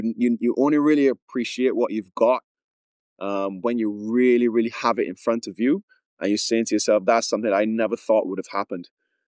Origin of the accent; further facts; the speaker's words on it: Barbados; growing up in Barbados was phenomenal for me. I couldn't imagine another place to grow up in the world.